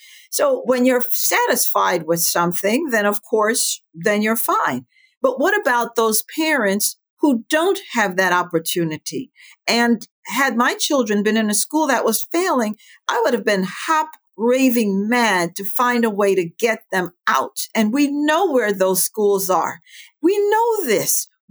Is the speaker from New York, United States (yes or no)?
yes; New York, United States; also born or lived in California; now in Virginia, United States; we moved from California, where we were both in the Marine Corps, and we decided to come to Virginia. We didn't want to go back to New York and South Dakota, where my husband was raised. So we came to Virginia.